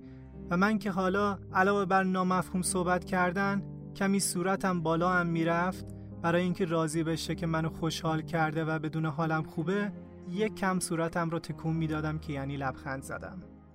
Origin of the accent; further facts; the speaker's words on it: Iran; now in Germany; پرستارا که میدونستن من ایرانیم